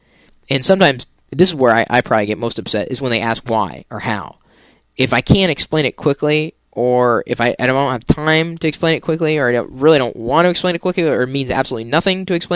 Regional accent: Midwest, United States; A lot of it even boils down to growing up in the Midwest versus growing up in the South where she grew up.

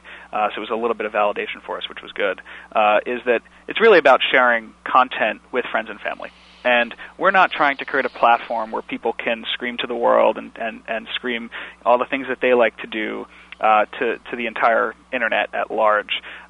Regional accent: New Jersey, United States; accent: Jersey; now in Los Angeles, United States; No, I'm actually from New Jersey.

